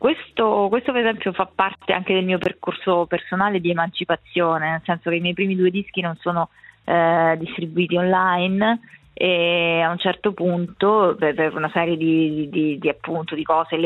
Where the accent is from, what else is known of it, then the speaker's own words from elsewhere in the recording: L'Aquila, Abruzzo, Italy; Io sono cresciuta all'Aquila